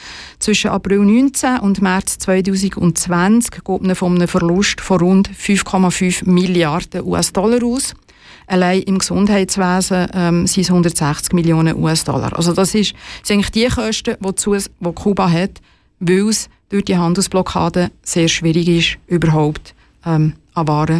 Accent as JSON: {"language": "German", "country": "Switzerland", "said": "Man muss sich vorstellen, bei uns in der Schweiz, all die Geräte, die man sieht, wenn man ins Spital reinkommt"}